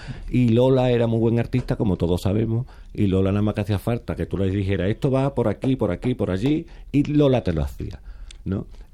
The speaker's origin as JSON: {"language": "Spanish", "town": "Jerez de la Frontera", "region": "Andalusia", "country": "Spain", "said": "soy de Jerez de la Frontera, de donde vino ella"}